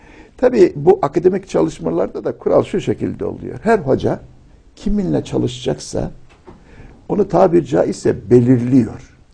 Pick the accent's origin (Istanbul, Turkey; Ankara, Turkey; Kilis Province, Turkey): Istanbul, Turkey; Biz İstanbul'da büyüdük.